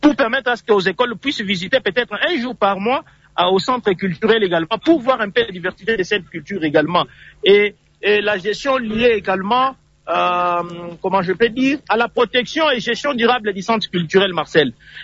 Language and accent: French; Tshilenge, Kasaï-Oriental, DR Congo; les écoles qui sont chez moi à Tshilenge